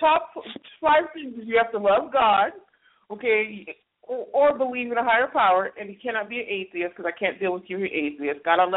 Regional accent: California, United States; Now I am from Cali, so I will pick LA.

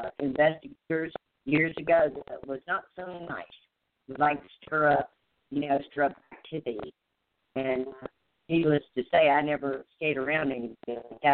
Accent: the South, United States; accent: Southern; You're a Virginian accent, and my Southern accent, I have to listen to you a little bit harder.

